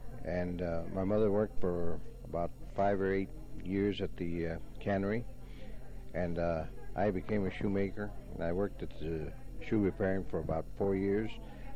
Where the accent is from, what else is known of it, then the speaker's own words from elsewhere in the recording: Los Angeles, California, United States; born there; I was born in Los Angeles, January the 5th, 1912.